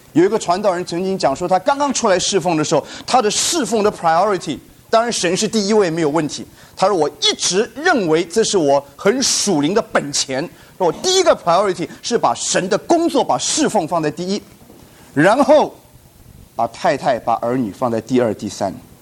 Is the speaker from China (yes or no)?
no; Taiwan; 我是从台湾来